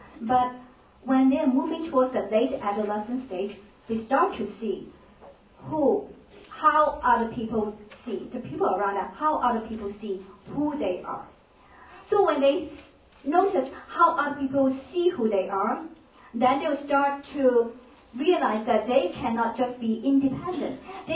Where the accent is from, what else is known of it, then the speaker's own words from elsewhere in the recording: Hong Kong; born there; I'm a Chinese that I was born in Hong Kong, and I am sure I am a girl, okay, a woman.